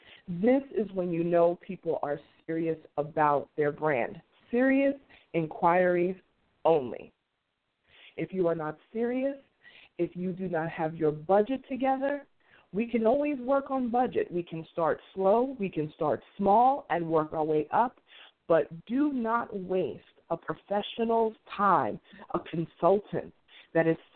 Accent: Queens, New York, United States; And he's from my hometown, Queens, New York.

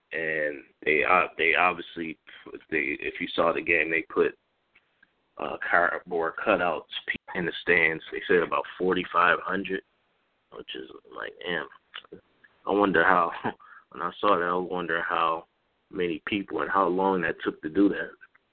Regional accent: Buffalo, New York, United States; You know, I'm from Buffalo, I always rep the Yankees.

